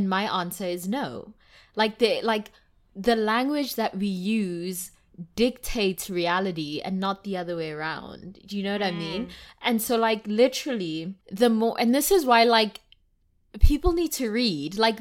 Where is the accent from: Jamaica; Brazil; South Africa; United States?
South Africa; as a South African, and, like, in South Africa, we have 11 different languages. And generally, if you're from Johannesburg, you either know, like, most or you can speak most of the languages. And so, like, for example, for me, I'm Tswana